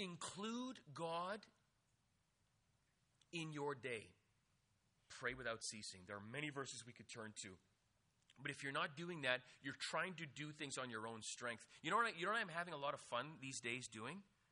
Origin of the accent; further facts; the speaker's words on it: Ireland; because I'm Irish and I feel like hitting him, because of Christ, it subdues that mad Irishman.